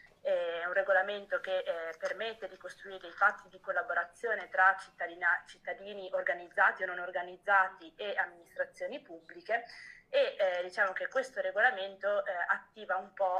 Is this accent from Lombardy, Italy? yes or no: no; Trento, Trentino-Alto Adige, Italy; born there; also born or lived in Florence; now in Bologna, Italy; Io sono nata a Trento e avevo studiato scienze politiche a Firenze.